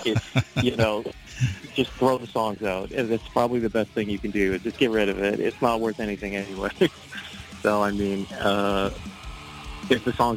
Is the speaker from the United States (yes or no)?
no; Edmonton, Alberta, Canada; We're from Canada, in Edmonton